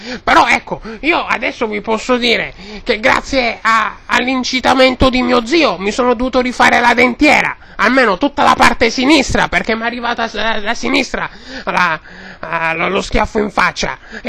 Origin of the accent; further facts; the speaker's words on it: Bologna, Emilia-Romagna, Italy; born there; Ma è anche la mia città natale